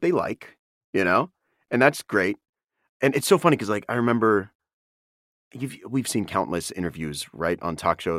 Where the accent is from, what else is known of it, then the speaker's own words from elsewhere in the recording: California, United States; I grew up in the Bay Area, so I started working in like San Francisco doing commercials